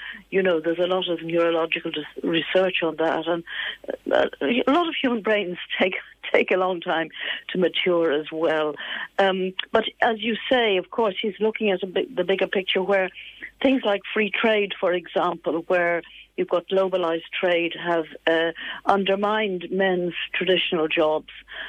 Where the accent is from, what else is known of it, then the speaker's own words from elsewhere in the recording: Ireland; when I was growing up in Ireland, back in the 1950s and 60s